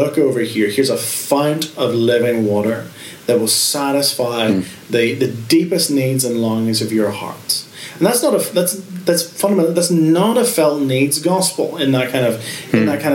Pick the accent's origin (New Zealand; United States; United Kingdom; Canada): United Kingdom; Northern Ireland; accent: Northern Irish; now in Dublin, Ireland; So I was born in the Republic. So I was born about an hour north of here, but my accent's a Northern Irish accent. My parents divorced when I was young, and Mum and I moved to a little town outside Belfast, and that's where I grew up. That's where I came to faith.